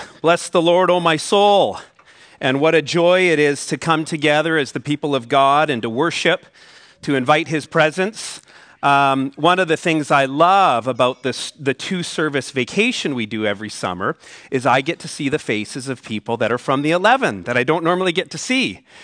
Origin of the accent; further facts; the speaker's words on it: Canada; Where are you from? He's from California. Where are you from? From Canada.